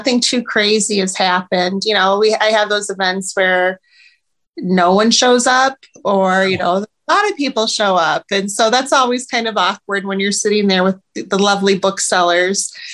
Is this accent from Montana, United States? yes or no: no; Iowa, United States; I'm from Iowa. And so we have some local Iowa bookstores